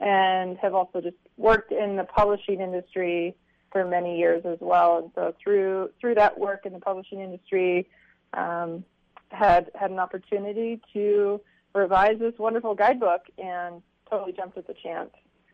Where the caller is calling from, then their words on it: Denali, Alaska, United States; I'm actually calling from Denali, just outside the national park.